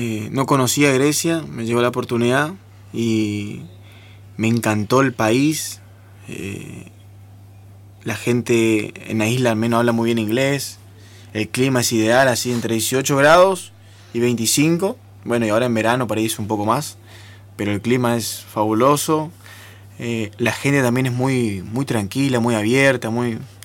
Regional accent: Posadas, Misiones, Argentina; yo salí de Posadas, mi familia muy humilde, o sea, son gente trabajadora

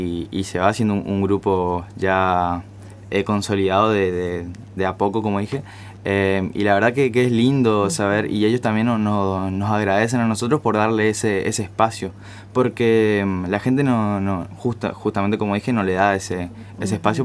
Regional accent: Argentina; Son parte fundamental de nuestra patria, de nuestra historia como argentinos.

